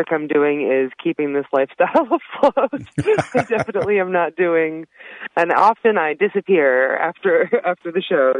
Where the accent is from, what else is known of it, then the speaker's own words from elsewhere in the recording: Massachusetts, United States; now in Chicago, United States; Stephen Colbert and Steve Carell and all of them were at Second City, and I hadn't even heard of that growing up in Massachusetts. But basically, Second City is what brought me to Chicago